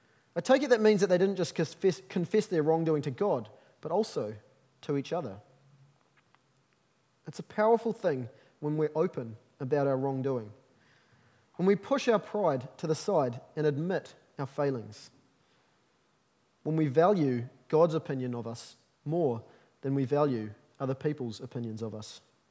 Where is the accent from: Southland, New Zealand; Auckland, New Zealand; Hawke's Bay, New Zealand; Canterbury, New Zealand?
Auckland, New Zealand; I remember growing up in Auckland, lucky me